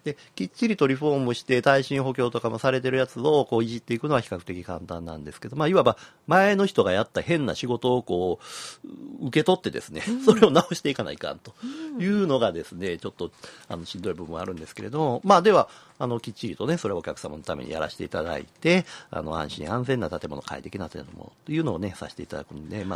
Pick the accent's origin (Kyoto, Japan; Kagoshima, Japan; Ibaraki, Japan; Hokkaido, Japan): Kyoto, Japan; 僕西陣で生まれ育ったということもあってね、ちっちゃい頃から町屋をたくさん見て育ってるんで、